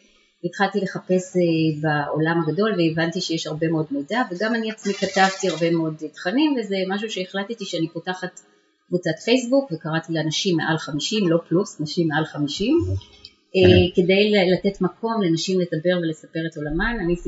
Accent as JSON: {"language": "Hebrew", "town": "Haifa", "region": "Haifa District", "country": "Israel", "tie": "born or raised there", "said": "עזבתי את תל אביב שבה גרתי במשך שנה ולפני זה במקומות אחרים, ובחרתי לחיות קרוב להוריי בחיפה שהיא עיר הולדתי"}